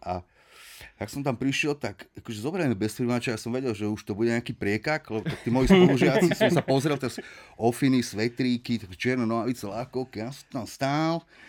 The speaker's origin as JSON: {"language": "Slovak", "town": "Sereď", "region": "Trnava Region", "country": "Slovakia", "tie": "born or raised there", "also_born_or_lived": "Banská Bystrica", "said": "Ale Seredan. Dlhé roky Seredan a..."}